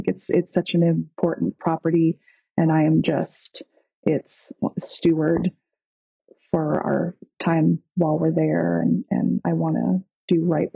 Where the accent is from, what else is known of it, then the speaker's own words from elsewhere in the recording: Wisconsin, United States; even though I grew up in Wisconsin, I don't know anything about land management or running a farm